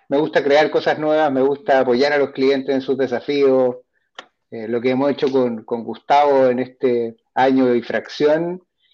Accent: Nicaragua; now in Miami, United States; originalmente soy nicaragüense

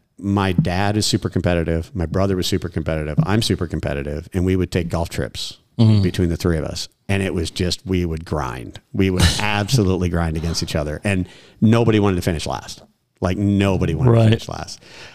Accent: Minnesota, United States; And my dad, both my parents were from Southern California, and I grew up in Minnesota.

